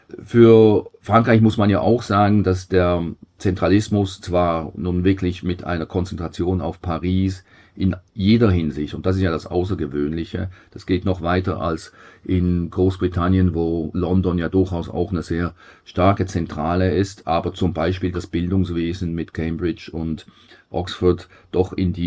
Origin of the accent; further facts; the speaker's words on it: Switzerland; Als Schweizer irgendwo neutral dazwischen würde ich sagen, dass die föderalistischen Reflexe in der Schweiz deutlich stärker sind als in Deutschland